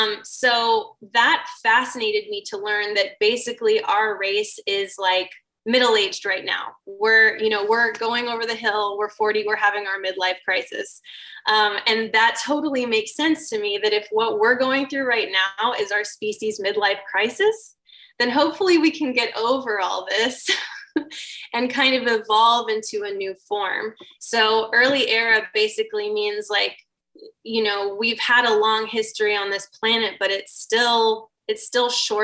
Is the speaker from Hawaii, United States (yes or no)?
no; Austin, Texas, United States; Well, I grew up here in Austin, and growing up here